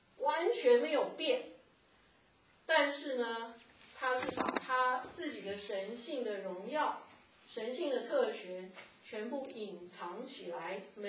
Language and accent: Chinese; China; 所以我们是中国人哈，我们很容易把